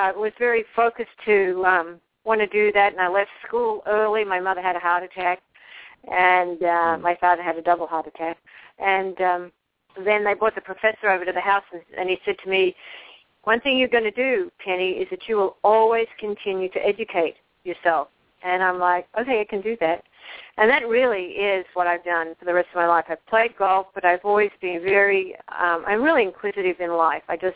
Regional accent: Australia; I'm an Australian, and Australia's crazy for golf.

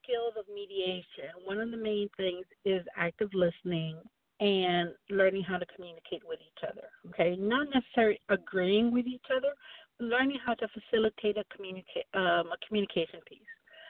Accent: Charlotte, North Carolina, United States; I'm a product of the Charlotte Mecklenburg schools. I grew up here in Charlotte.

